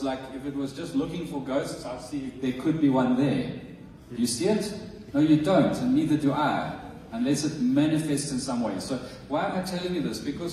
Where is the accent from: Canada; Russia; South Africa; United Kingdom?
South Africa; I'm a South African